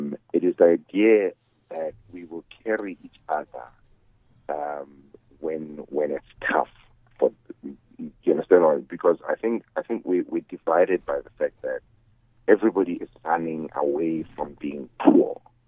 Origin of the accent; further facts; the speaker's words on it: South Africa; as a South African